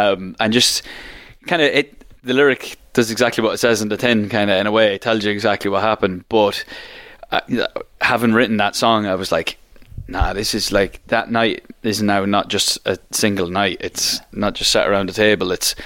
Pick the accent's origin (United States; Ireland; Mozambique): Ireland; I love being the mad little fella flying the flag. It's something that I just love being Irish.